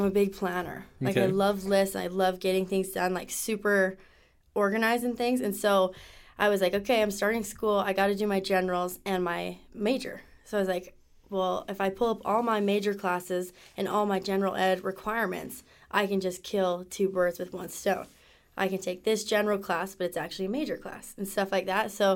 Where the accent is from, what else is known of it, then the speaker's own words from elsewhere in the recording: Lehigh, United States; Well, I grew up in Lehigh. My parents are from Lehigh, too, born and raised.